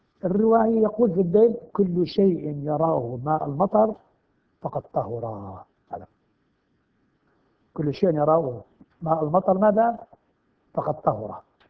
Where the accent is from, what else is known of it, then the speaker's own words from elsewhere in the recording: Najaf, Najaf Governorate, Iraq; بعض العلماء عندنا في النجف